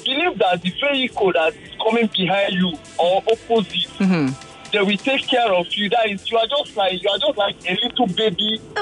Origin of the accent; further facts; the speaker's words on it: Ikeja, Lagos, Nigeria; I'm from Ikeja.